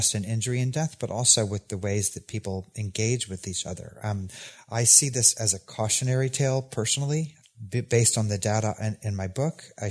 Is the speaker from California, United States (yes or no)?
no; Missouri, United States; now in Tennessee, United States; Again, I grew up in Missouri. I now live in Tennessee.